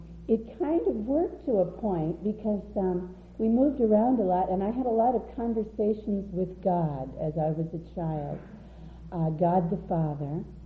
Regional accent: California, United States; also born or lived in St. Louis, Missouri; I grew up first in California, which was such a melting pot, no one said anything. Then we moved to St. Louis, which is where this happened.

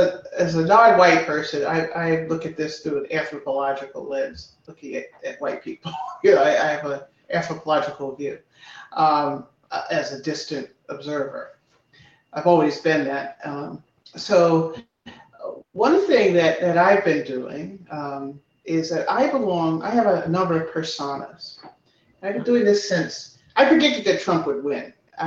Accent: Philadelphia, Pennsylvania, United States; look, I'm from Philly.

